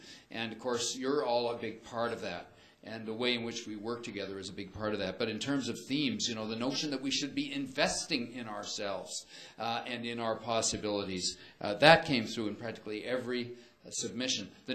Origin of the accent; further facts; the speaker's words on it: Quebec, Canada; I come from Quebec.